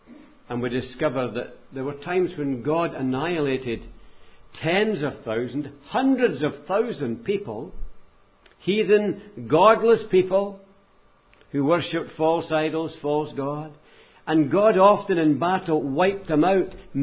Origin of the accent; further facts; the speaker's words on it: United States; it's not a heavy book, I'm an American